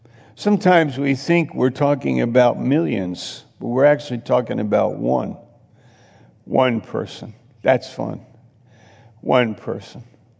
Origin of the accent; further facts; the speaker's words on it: Baltimore, Maryland, United States; Because I'm from Baltimore.